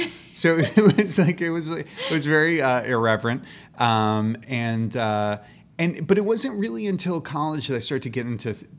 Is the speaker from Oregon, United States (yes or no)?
no; New York City, New York, United States; so I grew up in New York City, mm-hmm. and I saw some theater when I was a kid